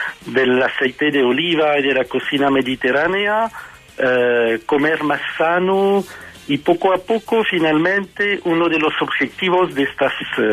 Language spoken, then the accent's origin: Spanish; France; also born or lived in Tunisia; now in Chile; Nací en Túnez cuando Túnez era francés, una ex colonia francesa, y después me crió sobre todo en Francia, y fui raptado hace 10 años por una chilena y estoy ahora en la región de Coquimbo.